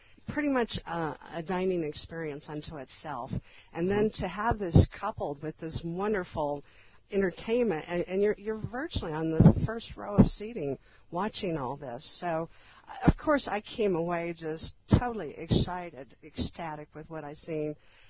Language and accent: English; United States; I'm going to speak as an American on this